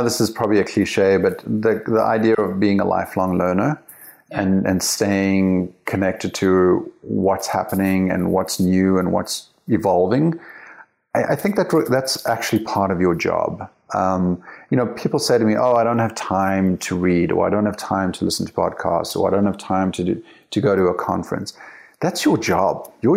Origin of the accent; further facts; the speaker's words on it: South Africa; I have a different accent, but I grew up in South Africa.